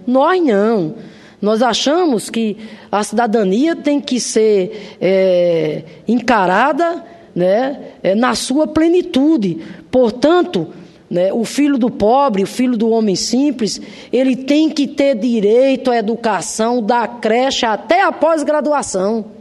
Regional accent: Rio Grande do Norte, Brazil; lá no meu estado, Rio Grande do Norte

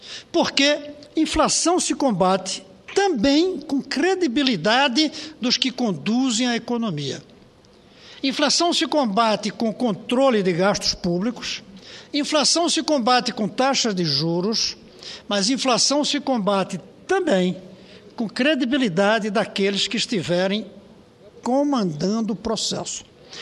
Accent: Brazil; essa preocupação como senador, essa preocupação como brasileiro, essa preocupação como cidadão

